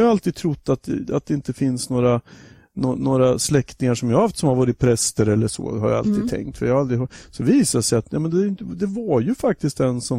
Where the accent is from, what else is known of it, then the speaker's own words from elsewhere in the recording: Norrköping, Östergötland, Sweden; Ens i Norrköping har jag vuxit upp i olika stadsdelar.